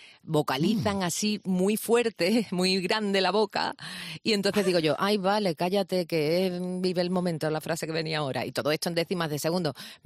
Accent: Andalusia, Spain; como soy andaluza, soy muy exagerada.

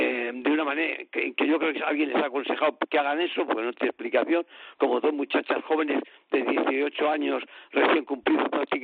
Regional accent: Madrid, Community of Madrid, Spain; porque yo soy de Madrid, siempre he vivido en Madrid, y en fin, allí estoy empadronado.

